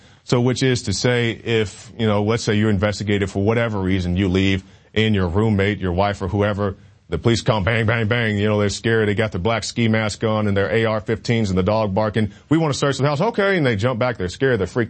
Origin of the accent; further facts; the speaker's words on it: Oklahoma, United States; I'm from Oklahoma. I don't get free education here.